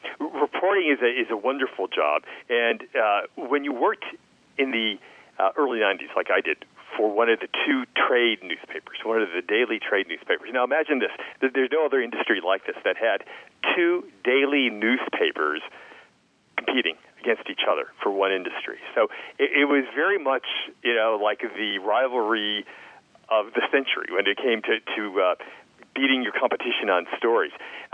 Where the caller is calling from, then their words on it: Hollywood, California, United States; I'm calling you, I'm talking to you from Hollywood, where I can report it's a beautiful sunset.